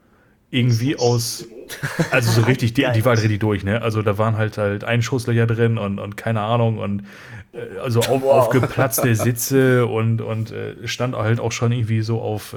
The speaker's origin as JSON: {"language": "German", "region": "North Rhine-Westphalia", "country": "Germany", "said": "ich komme ja auch aus NRW, so ursprünglich"}